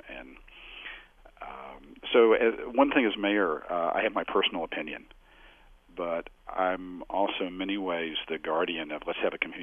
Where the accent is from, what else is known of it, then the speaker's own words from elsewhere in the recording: Virginia, United States; I grew up in Virginia. I've been in the South, and I, you know, remember how I was raised, and it was, in many sense, it was a sense of Southern pride.